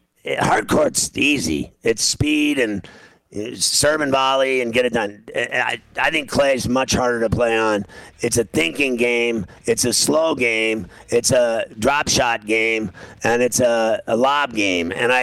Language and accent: English; Pittsburgh, Pennsylvania, United States; I was from Pittsburgh, and I grew up playing on clay